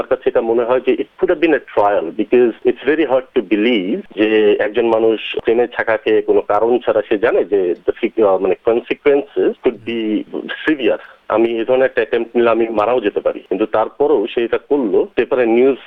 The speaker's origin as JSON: {"language": "Bangla", "town": "Chittagong", "region": "Chittagong Division", "country": "Bangladesh", "said": "আমি চট্টগ্রামের মানুষ, আমি গতবারও এসেছি যখন"}